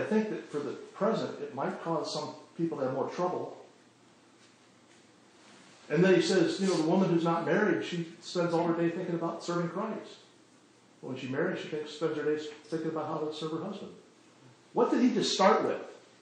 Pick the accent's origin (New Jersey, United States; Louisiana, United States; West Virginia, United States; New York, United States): West Virginia, United States; I'm from West Virginia, I can say that.